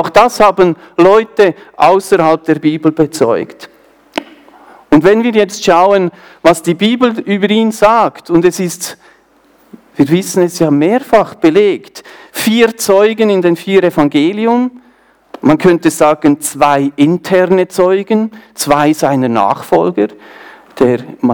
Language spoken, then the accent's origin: German; Bern, Switzerland; accent: Bernese; Ich komme aus dem Emmental. Das heißt, ihr hört das vielleicht so, die Schweizer, dass ich da Berner Dialekt in mein Hochdeutsch reinbringe.